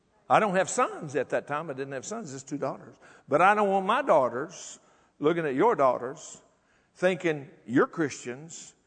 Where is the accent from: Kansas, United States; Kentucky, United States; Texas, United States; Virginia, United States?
Texas, United States; You know, I'm from Texas, I'm simple.